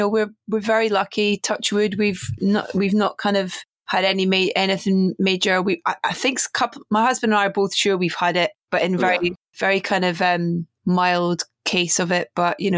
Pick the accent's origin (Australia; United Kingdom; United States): United Kingdom; Scotland; I'm Scottish. It's in my blood.